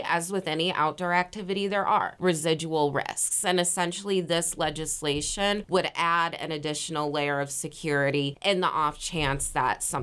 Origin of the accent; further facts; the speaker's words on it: Chicago, Illinois, United States; I'm from Chicago, Cook County, which is a densely urbanized, populated environment. I'm on the north side.